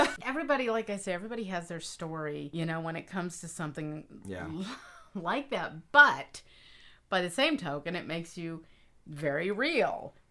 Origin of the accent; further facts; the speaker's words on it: Nevada, United States; And the first joke that I wrote and did growing up in Nevada, of course, was, you know, that prostitution is legal.